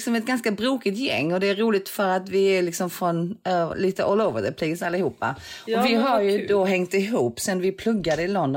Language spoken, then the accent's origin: Swedish; Sweden; Nej, vi är 7 stycken som kommer ifrån olika länder. Där är jag som är svensk